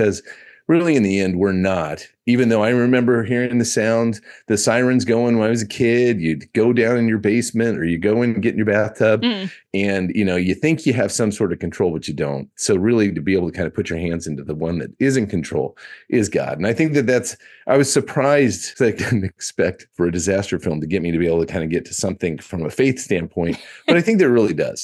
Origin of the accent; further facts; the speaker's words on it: Tornado Alley, United States; I grew up in Tornado Alley. We grew up with the tornado drills and all that sort of stuff back in the United States.